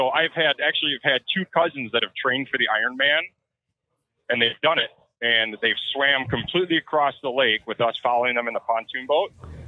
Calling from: Madison, Wisconsin, United States; The greatest state in the United States, that would be Wisconsin.

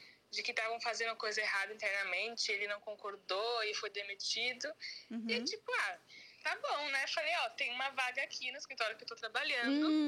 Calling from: São Paulo, Brazil; eu falo aqui de São Paulo

